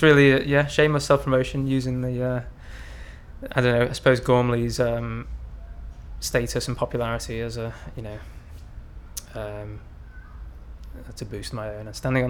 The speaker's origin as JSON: {"language": "English", "town": "Liverpool", "region": "North West England", "country": "United Kingdom", "said": "I'm 29 years old, and I'm from Liverpool."}